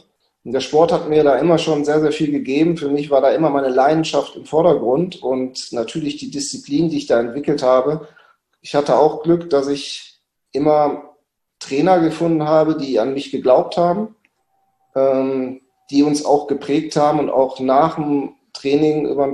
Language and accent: German; Duisburg, North Rhine-Westphalia, Germany; born there; Ich bin geboren ja in Duisburg.